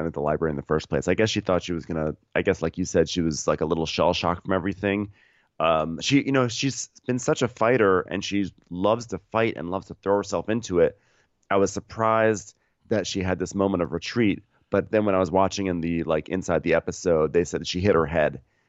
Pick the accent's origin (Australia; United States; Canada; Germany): United States; New York; accent: New York; It's probably my New York accent.